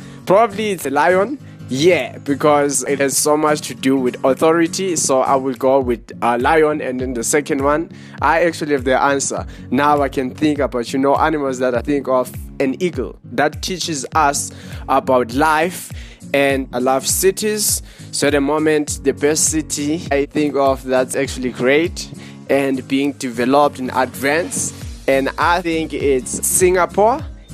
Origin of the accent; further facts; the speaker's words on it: Johannesburg, Gauteng, South Africa; We are from Johannesburg. We are in South Africa.